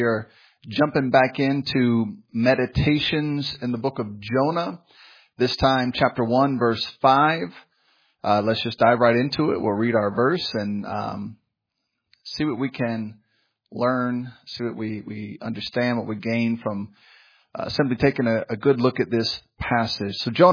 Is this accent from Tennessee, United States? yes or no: yes; Memphis, Tennessee, United States; I grew up in Memphis, Tennessee. We've been through tornadoes.